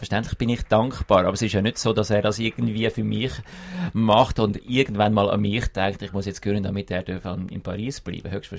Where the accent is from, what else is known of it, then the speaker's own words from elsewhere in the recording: Switzerland; wir sind glaube grundsätzlich als Schweizer nicht das Volk, das so einen Star-Kult pflegen.